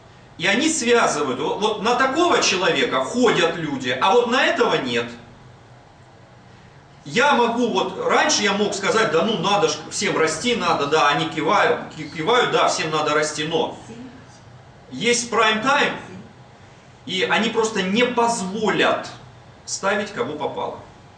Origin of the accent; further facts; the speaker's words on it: Budyonnovsk, Stavropol Krai, Russia; now in Moscow, Russia; ну я сам из Буденновска, да?